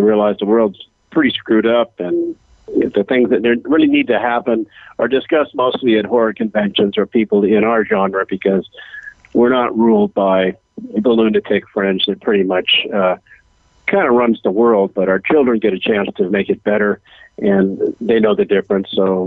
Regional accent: Santa Monica, California, United States; So I did wind up in Venice Beach, California, my hometown, Santa Monica, surfing, Dogtown, et cetera, California boy.

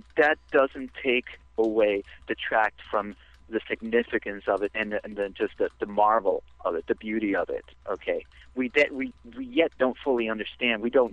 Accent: Argentina; I'm from Argentina originally, and I used to do UFO research with my grandfather down there.

